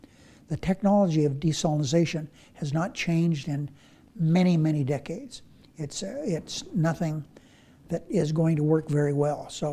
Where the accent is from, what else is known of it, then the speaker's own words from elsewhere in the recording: Searchlight, Nevada, United States; I'm from Searchlight. Searchlight gets twice as much rain as Las Vegas.